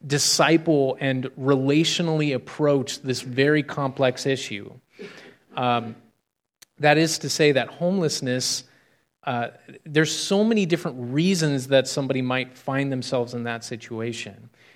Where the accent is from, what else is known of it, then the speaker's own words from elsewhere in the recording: United States; I know the Ukrainian culture fairly well as an American can, having a Ukrainian wife, and I know a little bit of the language.